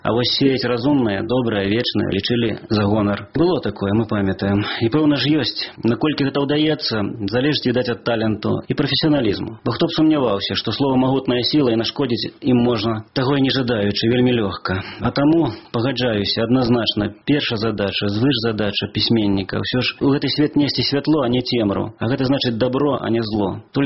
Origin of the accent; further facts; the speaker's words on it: Gomel Region, Belarus; Я сам з Гомельщини довгий час там працював і ведаю ситуацію у творчому сяродку